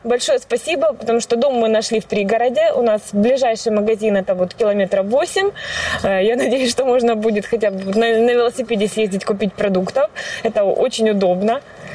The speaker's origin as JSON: {"language": "Russian", "town": "Kharkiv", "region": "Kharkiv Oblast", "country": "Ukraine", "moved": "as an adult", "lives_now": "Latvia", "said": "Мы приехали из Харькова. Мы неделю сидели в подвале, а когда полетели истребители, мы решили выезжать"}